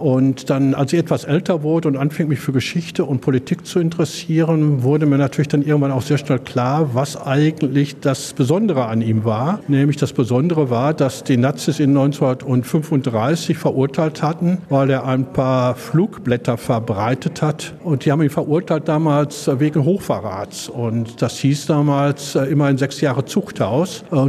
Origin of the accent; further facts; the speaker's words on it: North Rhine-Westphalia, Germany; Ich bin in der Innenstadt aufgewachsen, Hohenhof geboren, Innenstadt aufgewachsen und so.